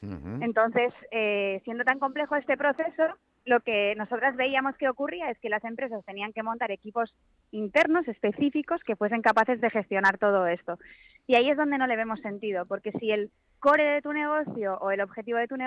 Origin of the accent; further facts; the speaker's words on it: Basque Country, Spain; now in Valencia, Spain; somos vascas